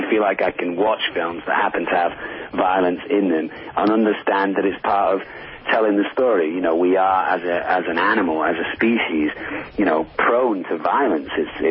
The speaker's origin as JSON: {"language": "English", "region": "England", "country": "United Kingdom", "said": "No, I'm English, but a lot of my English friends say that I sound American now."}